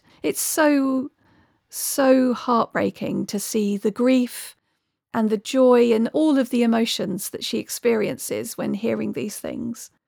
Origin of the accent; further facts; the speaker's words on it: South West England, United Kingdom; I grew up in Cornwall. I was born in Cornwall.